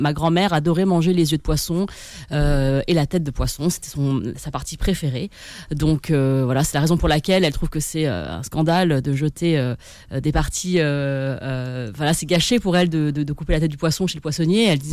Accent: China; puisque moi, je suis chinoise, ça me choque en rien que vous me dites le Nouvel An chinois, puisque je suis chinoise.

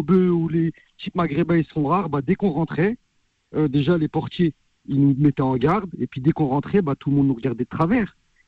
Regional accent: Chalon-sur-Saône, Bourgogne-Franche-Comté, France; born there; now in Grenoble, France; Bah, je suis né à Chalon-sur-Saône, moi.

